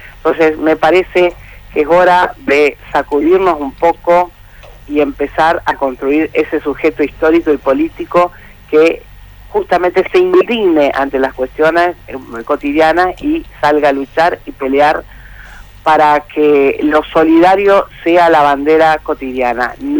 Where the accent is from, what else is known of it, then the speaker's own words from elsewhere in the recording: Argentina; como argentinos y como pueblo